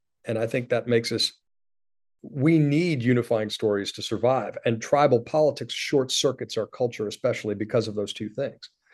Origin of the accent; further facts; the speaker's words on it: New York City, New York, United States; born there; I was born in New York City.